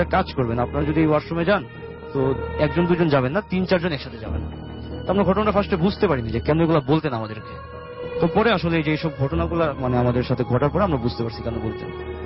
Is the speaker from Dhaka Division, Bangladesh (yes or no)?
yes; Dhaka, Dhaka Division, Bangladesh; মিরপুর থেকে এসেছি।